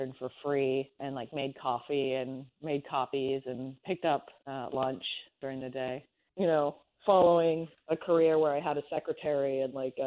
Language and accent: English; Nebraska, United States; now in Los Angeles, United States; So I moved to LA. When I was in Nebraska, I was writing. I had a job writing for the railroad, so I was like traveling around writing their newspaper for freight trains.